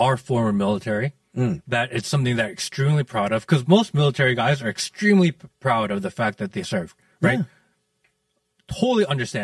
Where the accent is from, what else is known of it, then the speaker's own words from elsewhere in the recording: New York, United States; I'm from New York. I can survive anywhere.